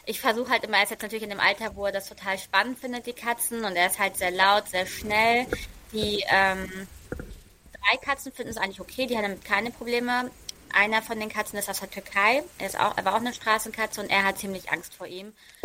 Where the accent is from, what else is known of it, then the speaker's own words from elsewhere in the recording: Hamburg area, Germany; ich komme aus der Nähe von Hamburg und ich lebe hier mit meinem Mann, meinem 3,5-jährigen Sohn, unseren 4 Katzen und unserem Rottweiler zusammen.